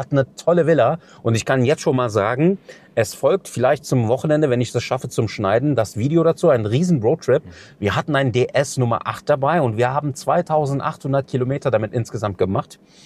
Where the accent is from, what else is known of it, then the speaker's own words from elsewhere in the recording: Cologne, North Rhine-Westphalia, Germany; Aber zum Glück bin ich ja in Köln geboren und aufgewachsen, denn die Rheinländer, die sind ja auch so total so rheinländisch halt, ne?